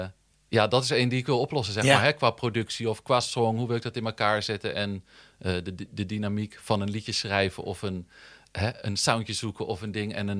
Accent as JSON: {"language": "Dutch", "town": "Zoetermeer", "region": "South Holland", "country": "Netherlands", "tie": "born or raised there", "said": "In Zoetermeer."}